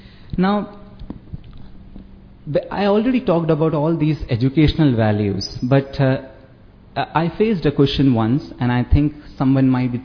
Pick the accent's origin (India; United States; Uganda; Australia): India; I am from India. In India, Christians are minorities. We are only 3%.